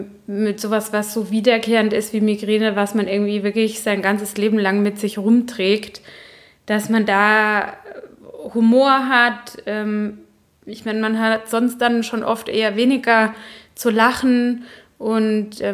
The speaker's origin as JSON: {"language": "German", "region": "Baden-Württemberg", "country": "Germany", "accent": "Baden dialect", "said": "ich komme aus Baden und da hat man einen ziemlich starken Dialekt, wenn man ihn denn spricht."}